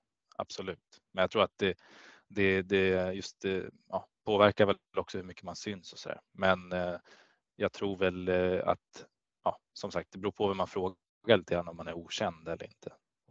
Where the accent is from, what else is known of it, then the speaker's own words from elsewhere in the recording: Gävle, Gävleborg County, Sweden; Jag är från Gävle och där är hockey ja, stort.